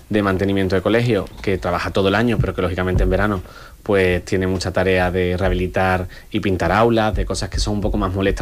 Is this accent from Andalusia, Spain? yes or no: yes; Algeciras, Andalusia, Spain; haber podido vivir la niñez en Algeciras, de haber podido crecer desde pequeñito, desde que nací en el Hospital Punta Europa